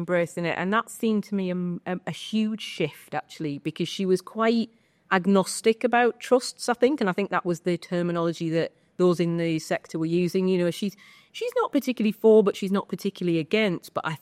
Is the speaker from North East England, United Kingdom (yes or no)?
yes; North East England, United Kingdom; I'm from the Northeast.